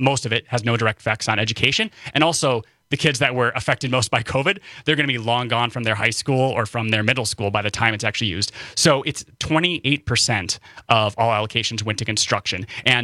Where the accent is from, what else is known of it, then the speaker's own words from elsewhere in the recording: Wisconsin, United States; I'm from Northern Wisconsin. Like, come on.